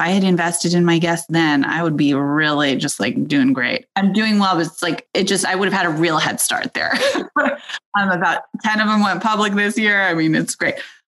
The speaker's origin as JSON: {"language": "English", "region": "California", "country": "United States", "tie": "born or raised there", "said": "I grew up in Silicon Valley when it was less sort of Hollywoodized and celebrated. I am a fourth generation venture capitalist"}